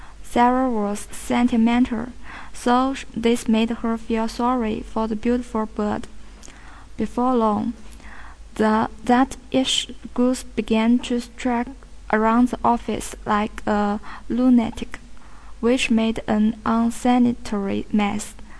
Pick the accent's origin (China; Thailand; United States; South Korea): China; Yixing, Jiangsu; English is a second language; I want to say something about my hometown. I come from Yixing. It is a small city in the south of Jiangsu province.